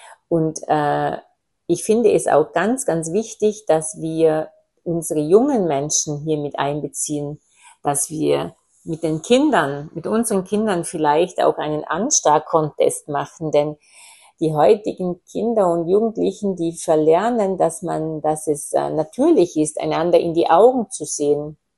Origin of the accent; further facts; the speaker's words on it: Austria; wie im entgegengesetzten Teil von Österreich, wo ich herkomme